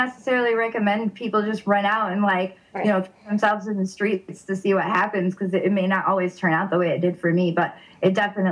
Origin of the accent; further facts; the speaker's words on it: Michigan, United States; Oh, I'm from Michigan. I don't know anything.